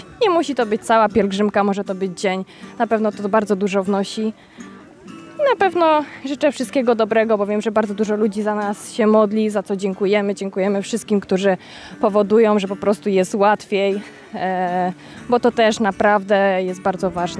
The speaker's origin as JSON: {"language": "Polish", "town": "Kalisz", "region": "Greater Poland Voivodeship", "country": "Poland", "said": "Nie jestem parafianką z Wojkowa. Akurat z Mateuszem jesteśmy z Kalisza. należymy do parafii Opatrzności Bożej."}